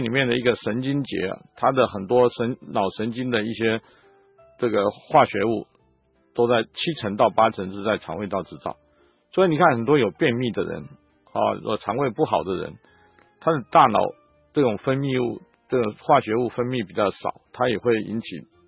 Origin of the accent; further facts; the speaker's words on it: Germany; 这个我们德国人已经把我们所有的内脏的频率都找出来，